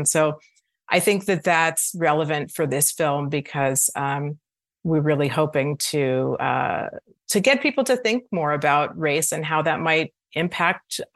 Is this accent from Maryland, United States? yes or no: yes; Baltimore, Maryland, United States; moved away; I grew up in Baltimore, which was a very segregated city, and then I moved to Chicago.